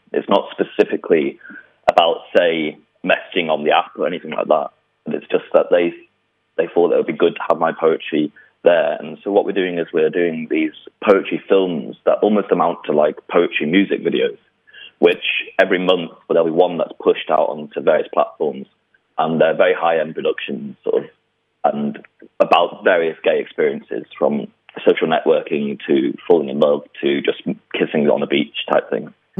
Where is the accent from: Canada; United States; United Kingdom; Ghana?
United Kingdom; Manchester, North West England; I grew up in Manchester or around Manchester